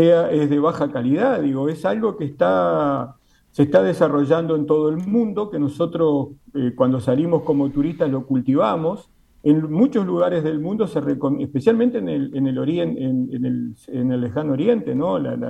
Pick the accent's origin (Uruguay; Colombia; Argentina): Uruguay; cuando salimos del Uruguay y vamos a Andalucía, nos encanta hablar como los andaluces